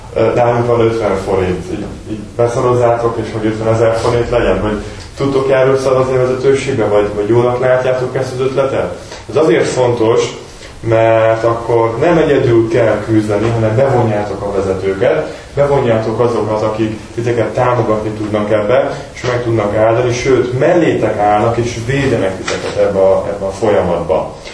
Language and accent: Hungarian; Debrecen, Hajdú-Bihar, Hungary; Én debreceni származású vagyok